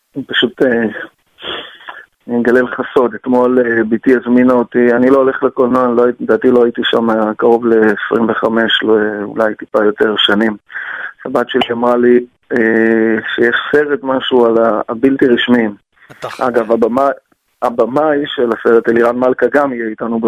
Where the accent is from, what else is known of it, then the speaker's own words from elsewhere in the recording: Alma, Northern District, Israel; אני תושב הגליל, תושב הפריפריה, גדלתי באלמה, היום אני גר במושב צפחות.